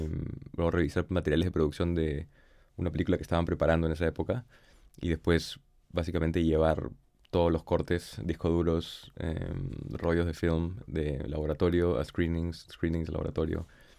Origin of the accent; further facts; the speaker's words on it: Lima, Peru; moved away as an adult; also born or lived in Boston, United States; Nací y crecí en Lima, Perú, y salí muy poco del país. Me quedé mucho tiempo en Lima hasta los 18. Y después me fui corriendo y fui a Boston a estudiar.